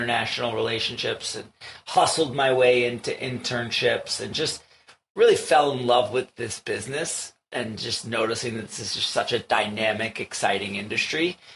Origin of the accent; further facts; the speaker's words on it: New York, United States; and I was growing up in New York loving the mixtape scene and like making mixtapes and playlists.